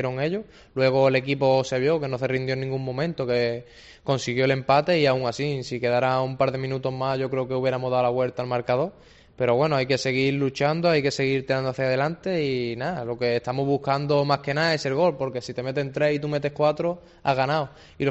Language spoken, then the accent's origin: Spanish; Málaga, Andalusia, Spain; yo soy de aquí de Málaga